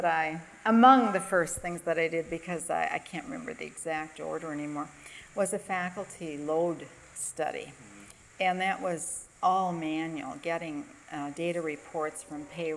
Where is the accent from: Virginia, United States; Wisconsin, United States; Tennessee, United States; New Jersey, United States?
Wisconsin, United States; Sheboygan; Growing up in Sheboygan, on the edge of the city